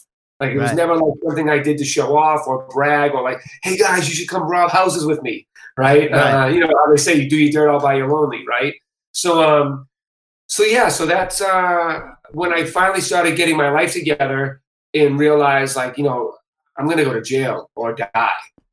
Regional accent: Boston, Massachusetts, United States; born there; Yeah, I was born in Boston.

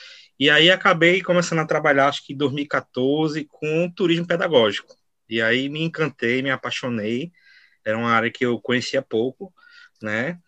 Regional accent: Limoeiro, Pernambuco, Brazil; now in Recife, Brazil; Estou falando aqui de Recife, né? Sou de Limoeiro, uma cidadezinha aqui perto, mas eu moro já há uns 20 e poucos anos aqui em Recife, essa terra arretada aqui do Nordeste.

